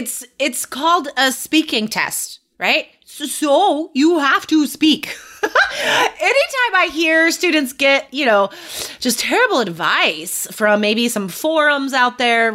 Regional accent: United States; now in Portland, United States; being an American, we are very much nomadic these days

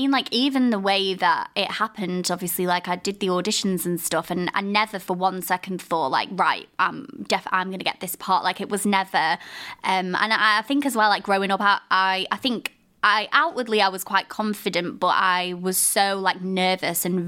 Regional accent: Blackpool, North West England, United Kingdom; I'm from Blackpool as well, obviously

